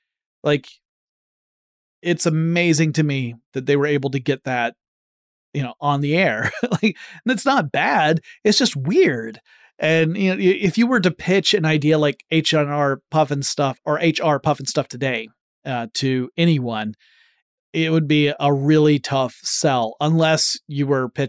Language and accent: English; Atlanta, Georgia, United States; based in my hometown of Atlanta, Georgia.